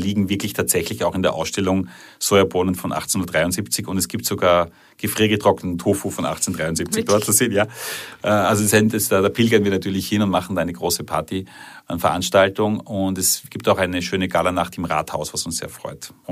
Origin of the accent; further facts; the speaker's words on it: Salzburg, Austria; also born or lived in Vienna; Ja, ich bin aus Salzburg und habe dann eben in Wien studiert. War in Asien 2 Jahre